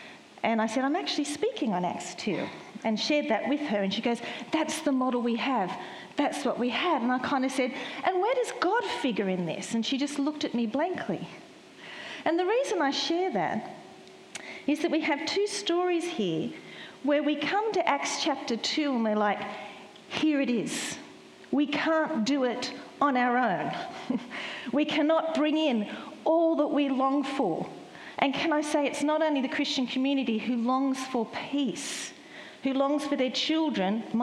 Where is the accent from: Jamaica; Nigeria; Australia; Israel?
Australia; accent: Australian; My accent is Australian.